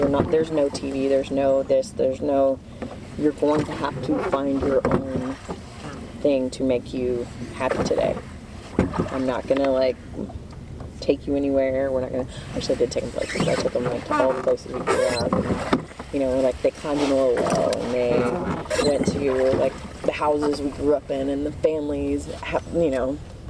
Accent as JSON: {"language": "English", "town": "Mount Pleasant", "region": "Texas", "country": "United States", "tie": "born or raised there", "said": "Mount Pleasant, Texas. It's nowhere."}